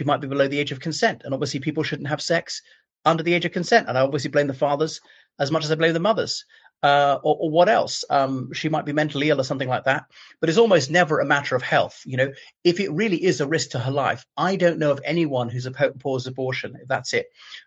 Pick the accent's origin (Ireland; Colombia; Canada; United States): Ireland; Cork, Munster; Micheál Martin is maybe the worst of the worst. You know, I blush to mention he was Lord Mayor of my hometown.